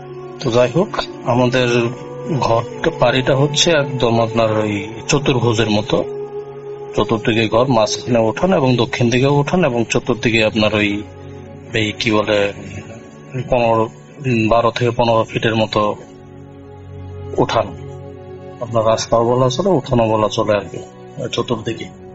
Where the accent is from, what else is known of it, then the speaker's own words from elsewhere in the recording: Phulbaria, Mymensingh Division, Bangladesh; আমার বাড়ি ময়মনসিংহ জেলা ফুলবাড়িয়া থানা রাঙামাটি ইউনিয়ন একটা গ্রাম।